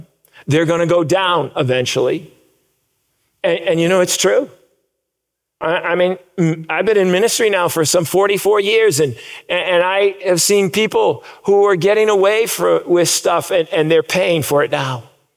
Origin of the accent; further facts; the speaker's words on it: New England, United States; now in Kansas, United States; But I grew up in New England with its rocky soils.